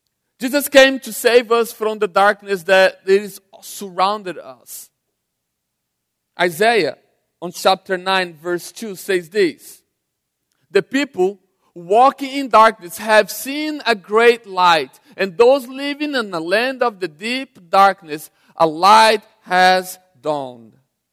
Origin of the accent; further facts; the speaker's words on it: Brazil; English is a second language; I grew up in Brazil, and the place I grew up was very underdeveloped.